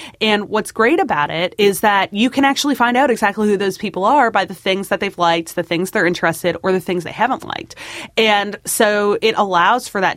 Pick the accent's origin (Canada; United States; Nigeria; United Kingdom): Canada; I can't vote anyways. I'm Canadian, but...